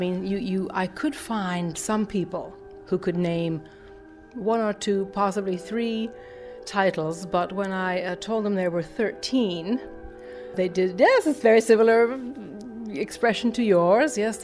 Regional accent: Ontario, Canada; I'm from Canada, from Southern Ontario, not far from Toronto.

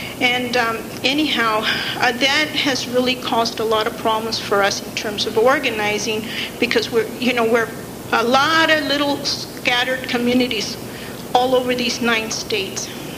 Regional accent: Guanajuato, Mexico; So my family, we're from Guanajuato, and so we're some of the northwesternmost area of where you find Otomi people.

